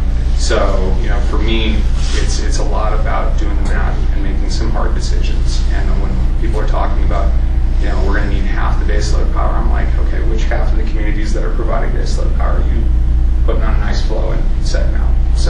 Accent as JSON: {"language": "English", "region": "Minnesota", "country": "United States", "said": "Again, I'm from Minnesota. We believe in the golden buckshot, right?"}